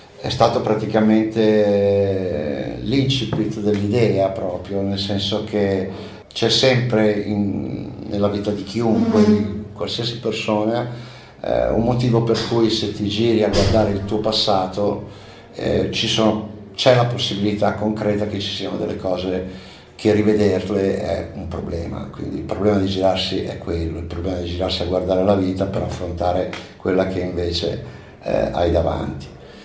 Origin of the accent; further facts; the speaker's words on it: Milan, Lombardy, Italy; also born or lived in Calabria; sono nato in Calabria il 1 di maggio del 63. Ho avuto la possibilità, quando avevo solo 2 mesi, di trasferirmi a Milano, perché la mia famiglia è emigrata qui a Milano.